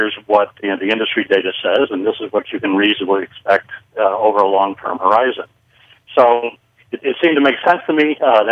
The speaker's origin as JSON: {"language": "English", "country": "Ireland", "said": "Well, the nice thing about being Irish is that you can talk for a while on a moment's notice."}